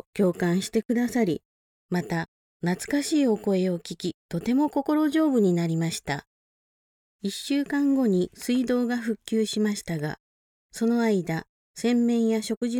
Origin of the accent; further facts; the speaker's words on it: Konko, Okayama, Japan; now in Fukushima, Japan; 私のふるさとは岡山県です。金光教本部のある金光町で生まれ育ちました。現在は福島県の金光教の教会に嫁いでおります。